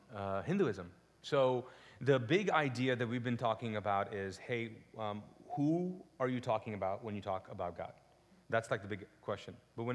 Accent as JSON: {"language": "English", "country": "Pakistan", "said": "I'm Pakistani, actually."}